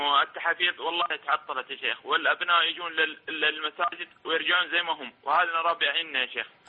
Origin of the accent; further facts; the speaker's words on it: Jeddah, Makkah Province, Saudi Arabia; الأسواق عندنا في جدة والمصانع مليانة كلها أجانب